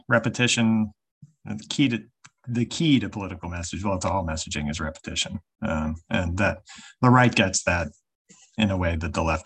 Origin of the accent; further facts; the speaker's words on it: United States; And I'm American.